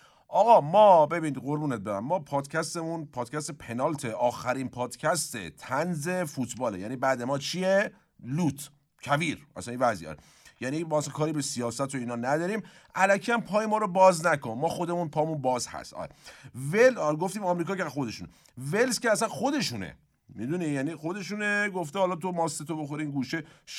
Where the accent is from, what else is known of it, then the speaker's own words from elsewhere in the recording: Iran; یعنی ما ایرانیم دیگه.